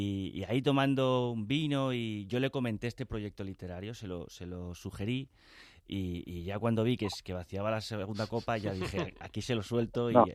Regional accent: Madrid, Community of Madrid, Spain; soy un madrileño que ha recorrido todos los pueblos de la Comunidad de Madrid antes de ponerse a recorrer los de España

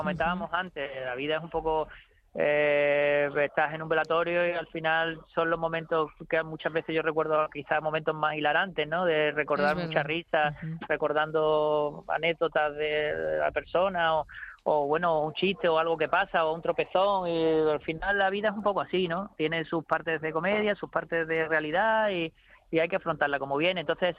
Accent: Málaga, Andalusia, Spain; also born or lived in Canary Islands; soy el canario de la familia, sí. Lo que pasa es que me crié en Málaga y entonces ya aprender a hablar y eso, ya aprendí a hablar aquí en Andalucía

